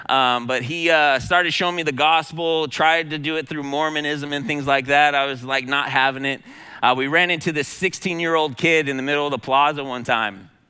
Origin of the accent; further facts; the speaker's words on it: California, United States; We're from California, actually.